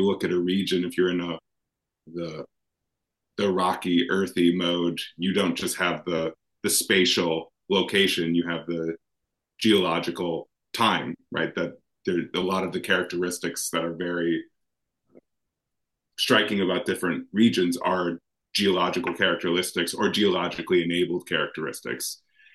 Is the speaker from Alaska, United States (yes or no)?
no; Columbus, Wisconsin, United States; I actually grew up in Wisconsin. So that's I grew up down in the Columbus area.